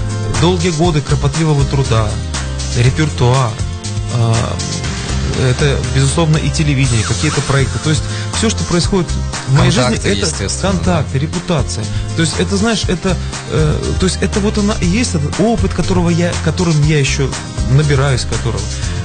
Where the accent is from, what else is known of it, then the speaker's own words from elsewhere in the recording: Belarus; я приехал из Белоруссии, и, понимаешь, я дальше, чем там сцена нашей белорусской эстрады, я никуда не выходил.